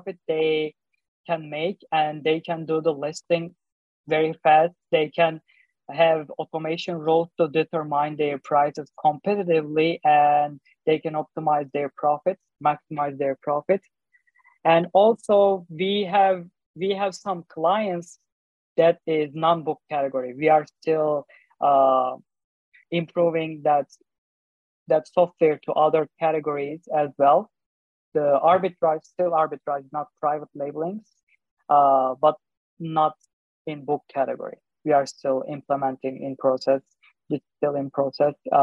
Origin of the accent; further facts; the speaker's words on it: Turkey; moved away as an adult; also born or lived in Istanbul; now in United States; I grew up in the, I was born in the east side, Middle East side of Turkey. And then I moved to Istanbul, Turkey for high school and college. And then in 2014, I came to the US when I was 21 to study computer science.